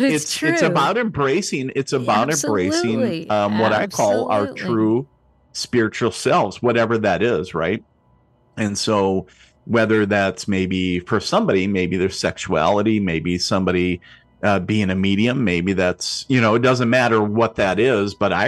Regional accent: Minnesota, United States; I grew up on the Canadian border in northern Minnesota, little border town up there.

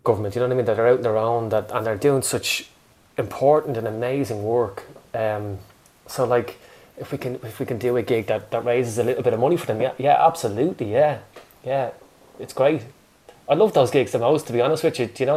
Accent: Dublin, Leinster, Ireland; It's called No Take Backs, and it's just about growing up in Dublin.

